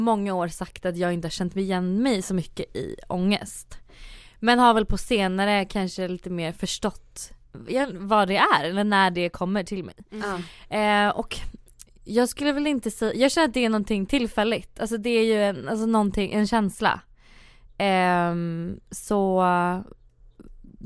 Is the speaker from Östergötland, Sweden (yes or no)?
yes; Söderköping, Östergötland, Sweden; also born or lived in Ljusdal / Västerås; now in Stockholm, Sweden; Men sen jag uppväxt i Söderköping, Norrköping. Sen så bodde jag typ 2 år i Västerås innan jag flyttade till Stockholm.